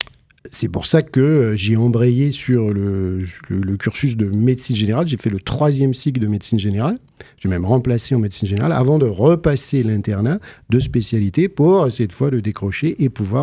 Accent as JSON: {"language": "French", "town": "Mirecourt", "region": "Grand Est", "country": "France", "tie": "born or raised there", "said": "Mirecourt, bah, c'est là où j'ai grandi, c'est là où j'ai passé mon adolescence, jusqu'à venir faire des études médicales à Nancy."}